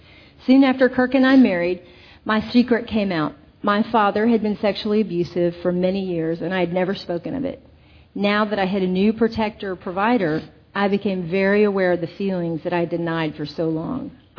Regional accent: Austin, Texas, United States; I was raised in Austin, Texas, with three brothers, and I was not a girly girl

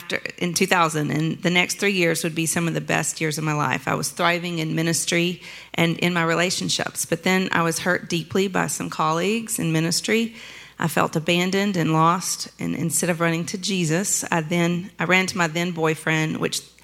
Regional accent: Texas, United States; also born or lived in Beaumont, Texas; I was born in Beaumont, Texas, far from Austria, in 1970, and grew up in East Texas with both of my parents and older brother who were Bible-believing Christians.

